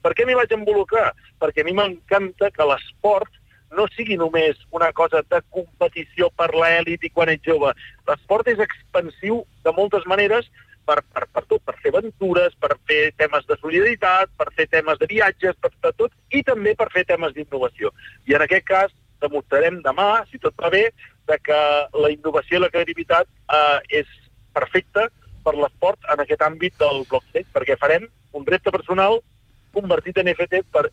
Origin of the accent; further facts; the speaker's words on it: Girona, Catalonia, Spain; jo soc gironí